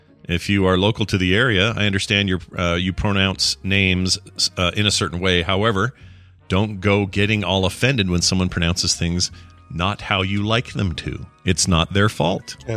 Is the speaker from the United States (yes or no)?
no; Canada; since I'm Canadian.